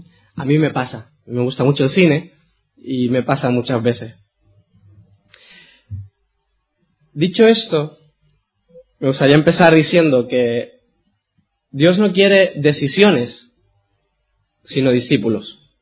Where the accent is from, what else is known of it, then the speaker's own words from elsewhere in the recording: Spain; accent: Canarian; Si mi acento os despista, como ahora estoy un poco nervioso, me sale el canario que llevo dentro. Cuando me relaje un poquito, me saldrá un poco más el catalán.